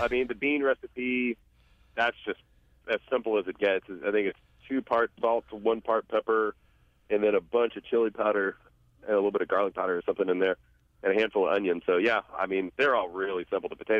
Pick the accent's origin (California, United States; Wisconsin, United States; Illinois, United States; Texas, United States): Texas, United States; I think it's because I'm a Texan.